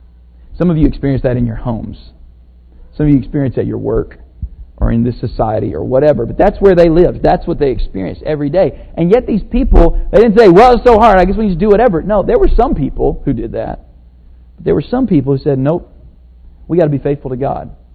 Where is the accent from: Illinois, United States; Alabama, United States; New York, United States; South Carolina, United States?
Alabama, United States; Lacey Spring; I grew up in Lacey Spring, Alabama, so the airport is now a sod farm, so not really an airport anymore.